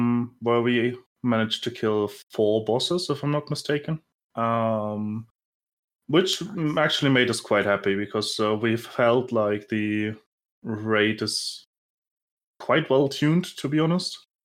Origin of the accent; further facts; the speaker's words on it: Germany; I'm 24 years old. I'm from Germany.